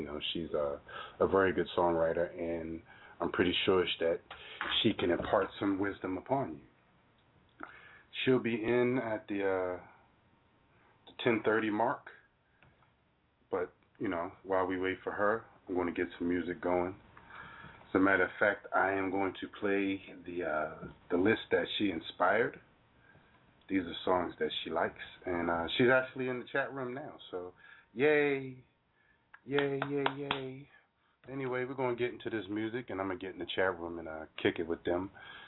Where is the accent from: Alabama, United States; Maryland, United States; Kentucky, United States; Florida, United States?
Maryland, United States; Baltimore; right here out of my hometown, Baltimore, Maryland.